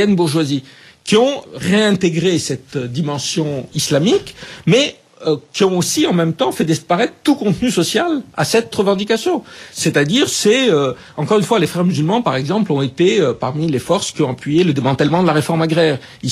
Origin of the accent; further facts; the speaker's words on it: Cairo, Cairo Governorate, Egypt; Moi, je suis né au Caire, j'ai vécu, ça n'existait pas.